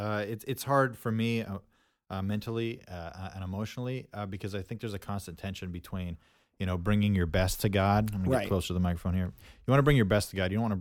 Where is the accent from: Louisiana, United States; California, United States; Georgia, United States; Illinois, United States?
California, United States; Fresno; born there; I was born in Fresno.